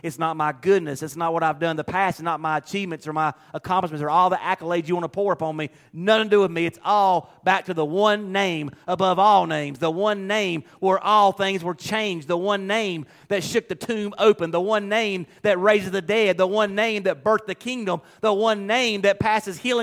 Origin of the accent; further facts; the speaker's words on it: United States; Because I am an American, and I believe in liberty.